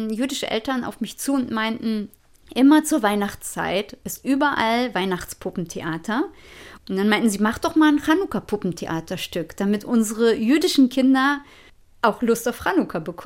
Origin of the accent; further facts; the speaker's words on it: Berlin, Germany; born there; Juden, Istanbuler Juden. Und die wiederum sind hierher nach Berlin gekommen. Und ich bin dann in Berlin zur Welt gekommen.